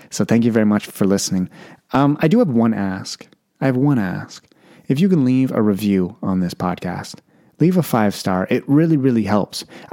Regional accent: Canada; I'm sorry if you're swearing. I'm Canadian.

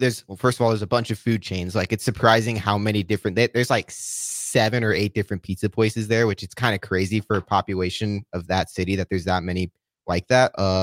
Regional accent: Columbus, Ohio, United States; My hometown of Columbus?

